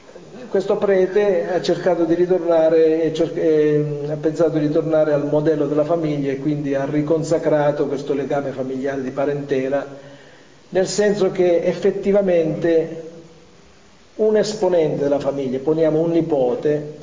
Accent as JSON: {"language": "Italian", "region": "Abruzzo", "country": "Italy", "tie": "born or raised there", "said": "Io quando ero bambino sentivo parlare di queste cose nel mio paese dell'Abruzzo"}